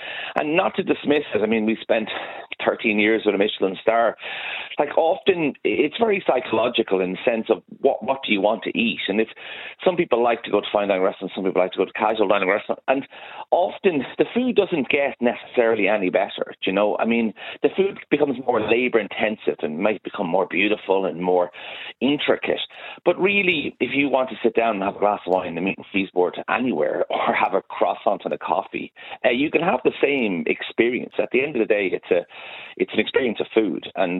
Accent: Ireland; But more often than not, we just love going out, I think, as Irish people.

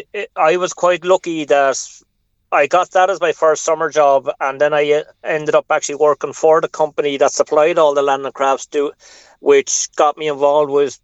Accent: Wexford, Leinster, Ireland; Yes, I'm from Wexford Town.

